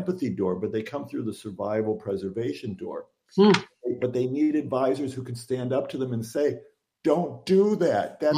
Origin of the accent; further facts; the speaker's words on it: Detroit, Michigan, United States; And I grew up in Detroit where you weren't allowed to go to therapy.